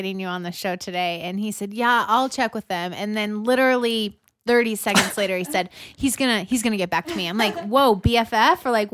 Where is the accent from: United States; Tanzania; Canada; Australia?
United States; Tracy, California; Modesto? I'm from Tracy.